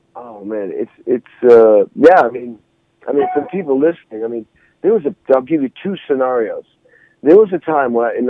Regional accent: Massachusetts, United States; But we grew up in Western Mass, you know, in the Berkshires.

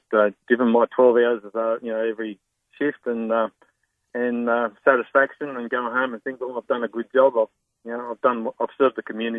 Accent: Randwick, New South Wales, Australia; Yeah, I'm based at Maroubra. I'm actually a Randwick boy. I grew up in Randwick. I went to Randwick High.

